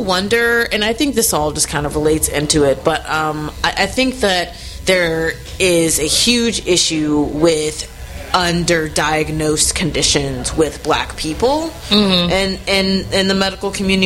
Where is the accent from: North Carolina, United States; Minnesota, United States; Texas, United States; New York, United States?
Texas, United States; Houston; also born or lived in Austin; Like, I'm from Houston, but I lived in Austin for almost a decade. Now I'm out here in the Bay Area.